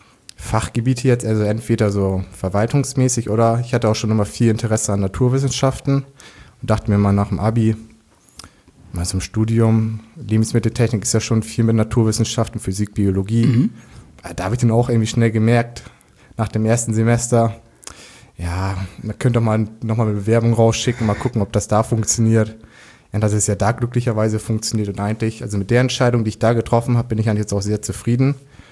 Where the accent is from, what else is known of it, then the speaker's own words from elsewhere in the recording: Lockstedt, Germany; Nee, ich komme sogar aus Lockstedt.